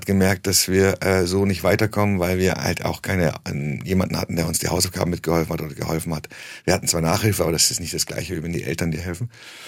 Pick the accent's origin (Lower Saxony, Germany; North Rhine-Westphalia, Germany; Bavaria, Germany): Bavaria, Germany; Munich; also born or lived in Istanbul; Ja, ich bin in München aufgewachsen